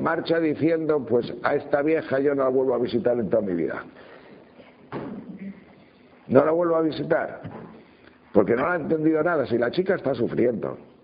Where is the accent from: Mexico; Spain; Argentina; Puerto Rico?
Spain; León, Castile and León; Yo de pequeño, en mi pueblo, en León